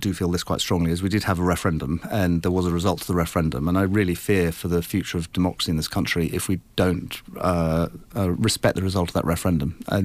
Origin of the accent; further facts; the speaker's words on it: Falmia, East of England, United Kingdom; and then I grew up in Falmia, which is in the south of the constituency, little farming village. I grew up in a little smallhold farm there.